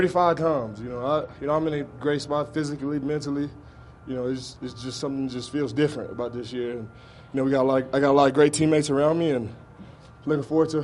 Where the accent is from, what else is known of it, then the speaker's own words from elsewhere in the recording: Dallas, Texas, United States; No. I'm from Dallas, Texas. You know, I went to school in Central Texas